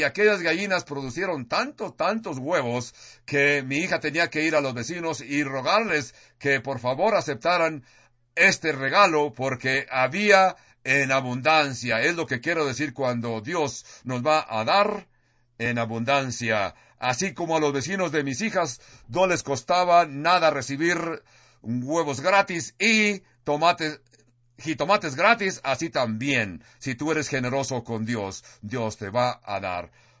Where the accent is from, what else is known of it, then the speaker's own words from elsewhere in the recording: California, United States; Spanish is a second language; yo, vuestro pastor … que soy del sur de California, al sur de Los Ángeles